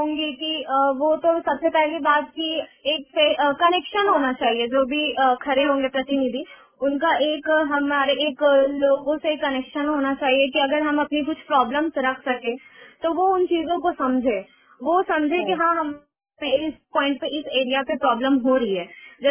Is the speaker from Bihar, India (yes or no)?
yes; Muzaffarpur, Bihar, India; now in Bilaspur, India; नहीं नहीं मैम, मैं बाहर से आई हूँ, मैं बिहार से आई हूँ, मैं यहाँ पढ़ने आई हूँ